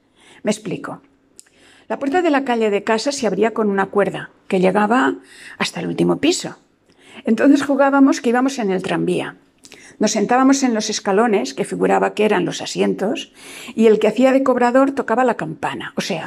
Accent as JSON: {"language": "Spanish", "town": "Barcelona", "region": "Catalonia", "country": "Spain", "said": "tengo 72 años y soy de Barcelona."}